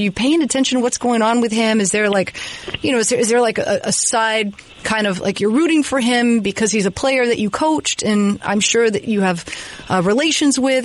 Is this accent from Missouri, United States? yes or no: no; Miami, Florida, United States; So just to preface, I'm from Miami, born and raised, and my mom's a big Dolphins fan